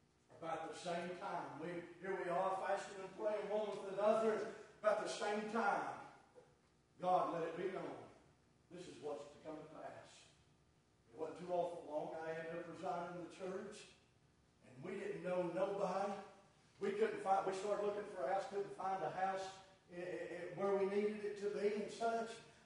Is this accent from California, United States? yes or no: no; Tennessee, United States; Moved here from right below Knoxville, Tennessee. That's the only thing I've ever known. I'm a hillbilly from Tennessee. Go big arms. Amen. That's me. Amen. That's where I grew up.